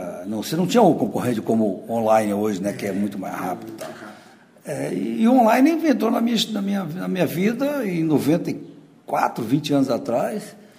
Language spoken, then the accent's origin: Portuguese; Campo Grande, Mato Grosso do Sul, Brazil; Eu nasci em Campo Grande, eu sou daqui mesmo.